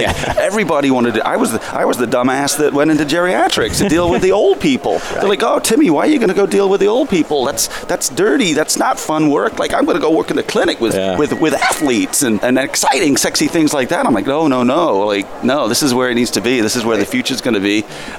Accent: England, United Kingdom; Growing up in England, my father was a big

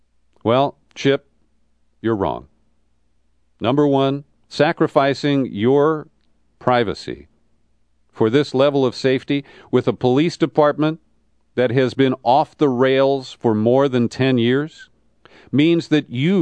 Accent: Cincinnati, Ohio, United States; moved away; he hails from my hometown of Cincinnati. And he left, like me

